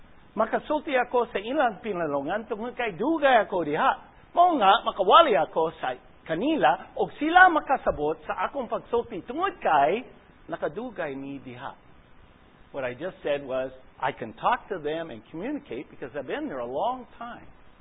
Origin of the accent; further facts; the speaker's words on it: Vancouver, Washington, United States; I thought Vancouver, Washington was the Vancouver. Until I went to the University of Washington, and I started realizing when I said Vancouver, people thought I was from British Columbia.